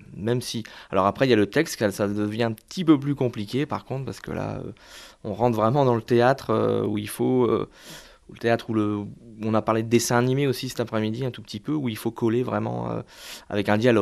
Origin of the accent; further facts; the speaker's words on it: Hauts-de-France, France; On est sur la Côte d'Opale plutôt, on est issus de la Côte d'Opale tous les deux, mais voilà, sur le Pas-de-Calais, Nord-Pas-de-Calais plus largement.